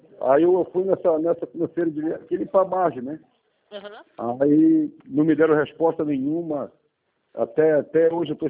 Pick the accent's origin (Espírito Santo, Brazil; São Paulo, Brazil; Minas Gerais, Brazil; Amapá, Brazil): Amapá, Brazil; Macapá; Não, não, eu sou de Macapá, eu.